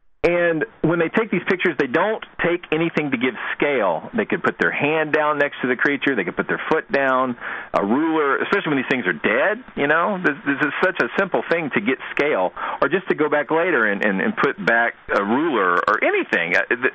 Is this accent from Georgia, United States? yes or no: yes; Georgia, United States; a good example would be the Bigfoot hoax from Georgia. That's my home state.